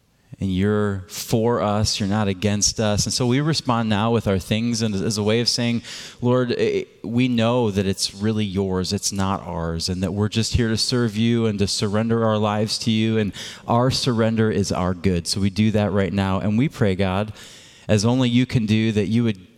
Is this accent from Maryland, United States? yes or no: no; Michigan, United States; if you didn't catch it last week, I'm from Michigan